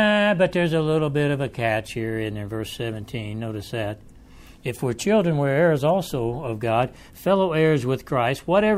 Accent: Midwest, United States; I grew up in the Midwest, and I had not heard adult males calling their father daddy until I got to the South.

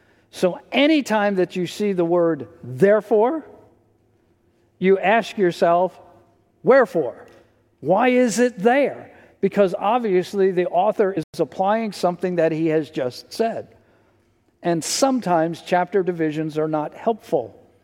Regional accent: New York, United States; now in Texas, United States; of you know that I grew up not in Texas, but on Long Island.

